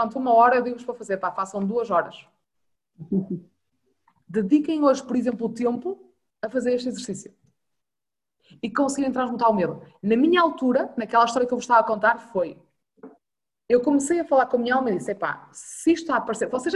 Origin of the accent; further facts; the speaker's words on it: Norte, Portugal; sou do Norte, ok, desculpem as neiras